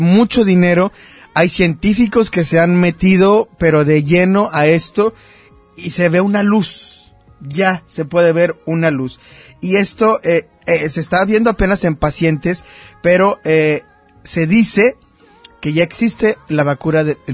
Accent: Matamoros, Tamaulipas, Mexico; Mira, yo soy fronterizo, colindo con Brownsville, Texas, allá en la frontera. Soy de Matamoros, Tamaulipas.

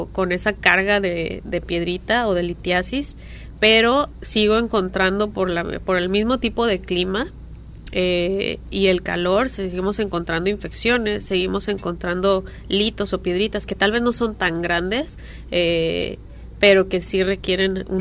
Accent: Guadalajara, Jalisco, Mexico; Yo soy de Guadalajara, entonces cuando voy a Mérida a hacer la especialidad

